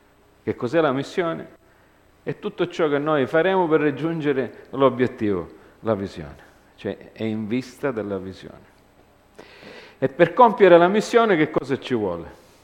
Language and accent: Italian; United States; Italian is a second language; io sono americano, quindi queste parole a volte mi confondo